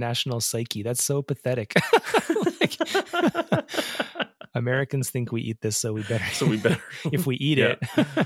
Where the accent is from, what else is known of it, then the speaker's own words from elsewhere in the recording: Brights Grove, Ontario, Canada; I grew up in Brightsgrove, Ontario, and in Sarnia, there's like chip trucks that kind of park under the Blue Water Bridge.